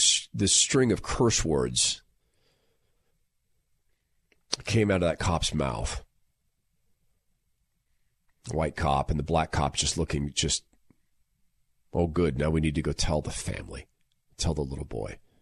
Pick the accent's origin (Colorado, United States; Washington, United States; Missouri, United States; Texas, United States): Washington, United States; Spokane; I'd never lived in a different culture. I grew up in Spokane. I knew two black people growing up.